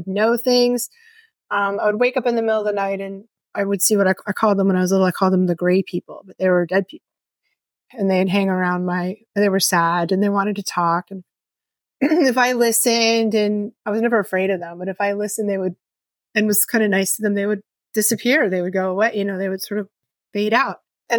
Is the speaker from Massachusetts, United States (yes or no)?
yes; Massachusetts, United States; I was born in the 60s and I grew up just outside of Boston in, 60s, 70s and 80s.